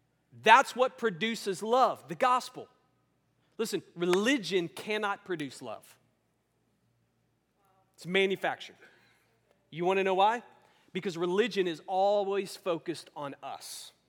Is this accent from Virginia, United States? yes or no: no; Louisiana, United States; also born or lived in Georgia; In fact, growing up in Louisiana, I remember, I've heard this a couple times, and actually once or twice living in Georgia.